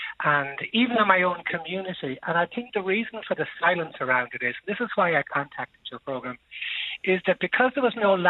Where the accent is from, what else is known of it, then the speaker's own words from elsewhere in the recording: Connacht, Ireland; I'm from County Galway, different diocese to aforementioned gentlemen. And I come from County Galway.